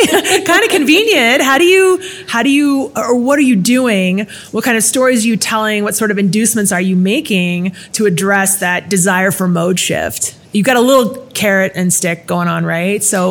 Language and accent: English; Indianapolis, Indiana, United States; I'm from Indianapolis, for example. So I see Denver as sort of like a transit-rich environment compared to where I'm from, right?